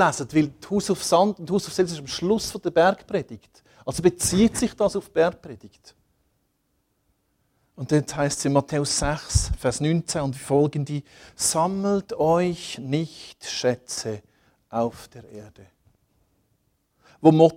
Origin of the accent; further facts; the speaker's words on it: Switzerland; Wir sind in der Schweiz aufgewachsen.